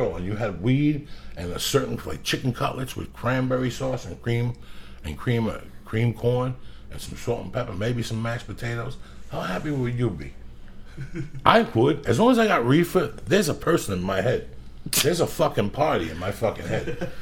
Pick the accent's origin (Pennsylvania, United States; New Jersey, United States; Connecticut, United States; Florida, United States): New Jersey, United States; There's not a day that doesn't pass that I don't think about growing up in Jersey. Like, I'm proud to grow up from fucking Jersey.